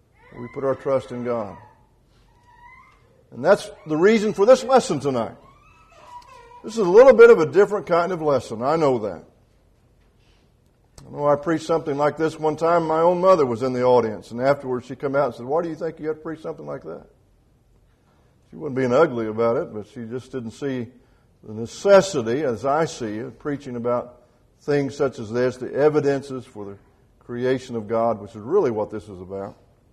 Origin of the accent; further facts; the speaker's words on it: Bedford, Indiana, United States; so I didn't know something about that growing up in Bedford and Lawrence County, Indiana, the limestone capital of the world, as we like to boast.